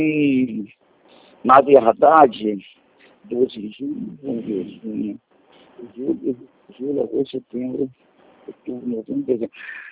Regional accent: Rio de Janeiro, Brazil; sou do Rio de Janeiro.

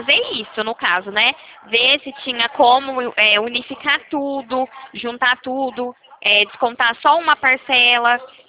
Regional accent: Rio Claro, São Paulo, Brazil; Eu sou aqui de Rio Claro.

